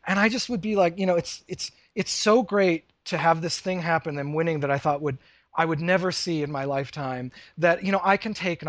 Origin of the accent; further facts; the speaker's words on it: Pennsylvania, United States; I grew up in Pennsylvania, not really close to Boston at all.